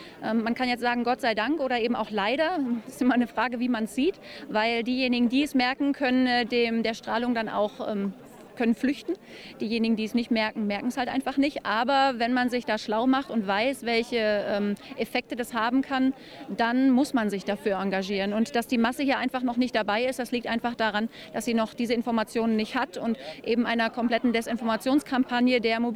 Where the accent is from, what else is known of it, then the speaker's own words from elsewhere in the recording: Hoyerswerda, Saxony, Germany; Ich komme aus Hoyerswerda